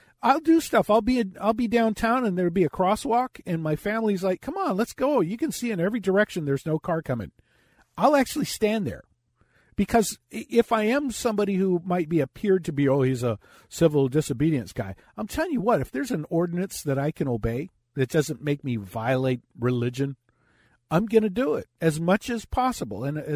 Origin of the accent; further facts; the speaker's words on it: Los Angeles, California, United States; I grew up in East Los Angeles.